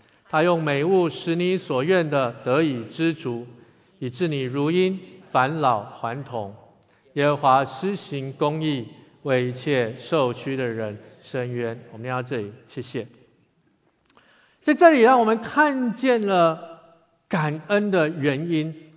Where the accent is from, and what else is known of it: China